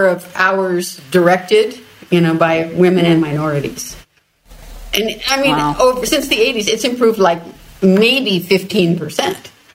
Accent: Los Angeles, California, United States; Well, I was born in Los Angeles. I was born in the Queen of Angels Hospital right beside the Hollywood Freeway and lived there all my life.

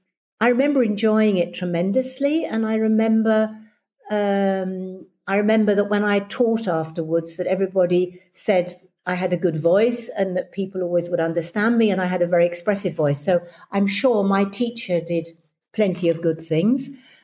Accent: South East England, United Kingdom; I went to a private school in Surrey. I grew up in Surrey

